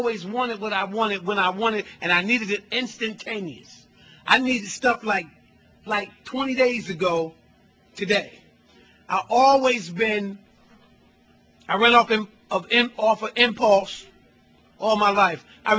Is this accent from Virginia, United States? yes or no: no; Newark, New Jersey, United States; I'm one of five kids, born and raised in Newark.